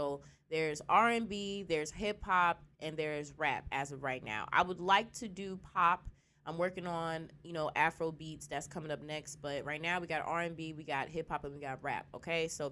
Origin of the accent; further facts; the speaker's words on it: Midwest, United States; So I guess in that regard, I'm happy I was raised in the Midwest